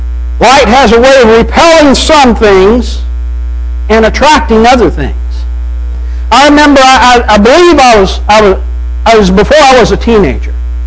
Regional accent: Arkansas, United States; because where I grew up in Arkansas, there were a lot of hills, a lot of trees.

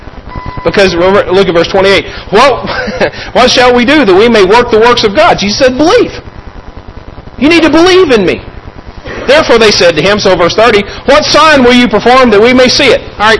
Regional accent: Kentucky, United States; now in Valparaiso, United States; At home, I realize I'm from Kentucky, but home is Valpo, okay?

